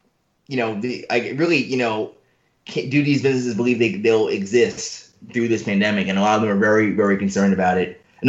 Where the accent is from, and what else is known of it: New York City, New York, United States; born or raised there